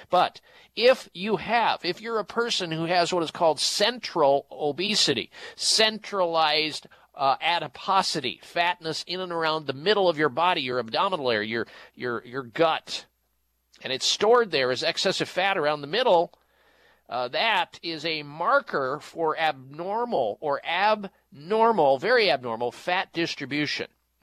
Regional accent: Midwest, United States; when I grew up in the Midwest, he who had the biggest beer belly won the contest.

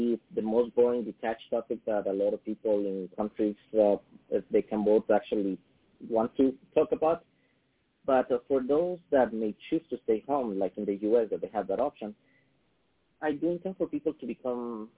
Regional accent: Ecuador; when I was growing up in Ecuador, the history lessons we received as a child

